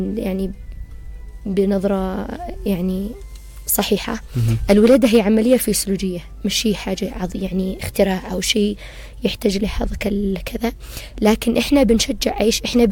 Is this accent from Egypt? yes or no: no; Yemen; نظرة عندنا كيمنيين